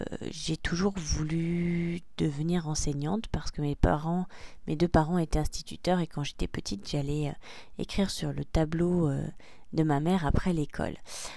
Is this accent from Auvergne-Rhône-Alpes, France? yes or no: no; Courcôme, Nouvelle-Aquitaine, France; Mais j'ai grandi dans un petit village de Charente qui s'appelle Courcôme, dans l'ouest de la France.